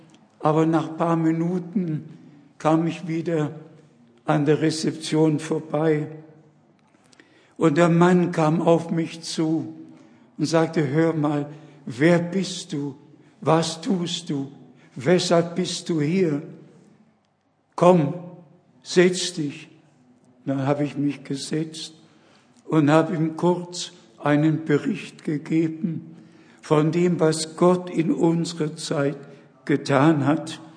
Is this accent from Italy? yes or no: no; United States; German is a second language; Ich habe noch ein Ehepaar mitgebracht. Wir sind ja alle aus den USA.